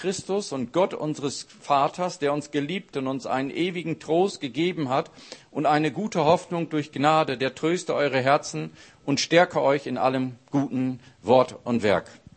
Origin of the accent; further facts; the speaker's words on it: Lower Saxony, Germany; In Norddeutschland, da wo ich herkomme aus Ostfriesland, da gibt es einen Spruch